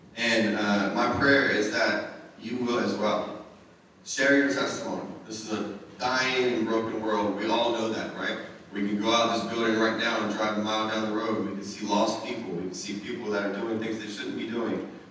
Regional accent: Hawaii, United States; moved away; I moved from Hawaii, which was extremely hard. I was raised in Hawaii, brought up in a military home, and my dad retired there. So coming to Pennsylvania in and of itself was hard in the beginning

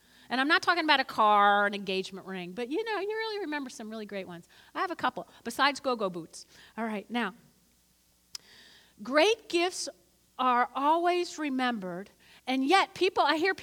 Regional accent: New Jersey, United States; accent: North Jersey; I grew up in North Jersey, you can hear the accent on occasions

